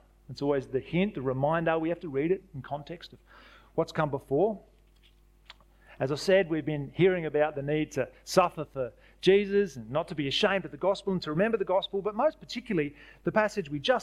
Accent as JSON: {"language": "English", "region": "New South Wales", "country": "Australia", "tie": "born or raised there", "said": "I grew up in New South Wales, so that's my state of origin."}